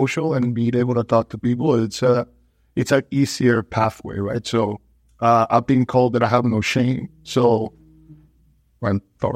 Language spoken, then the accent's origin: English; Caracas, Capital District, Venezuela; now in United States; Yeah, Caracas, Venezuela, right? So we moved here in 2015 in December and started a business in mid-March of 2016.